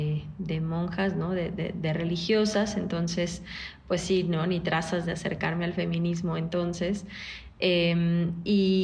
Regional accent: León, Guanajuato, Mexico; yo soy pues originaria de Guanajuato, de León, Guanajuato, y como pues sabemos suele ser como más conservador, ¿no? Las personas en general, la población en Guanajuato es más conservadora o más de religión más católica, ¿no? Entonces, pues yo crecí con esa formación.

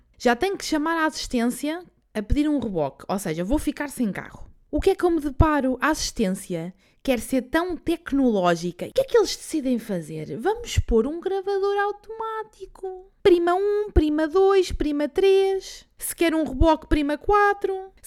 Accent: Leiria, Portugal; Estava a pegar no carrinho para seguir para Leiria, para passar o fim de semana. Na minha terra natal, nascida e criada leiriense.

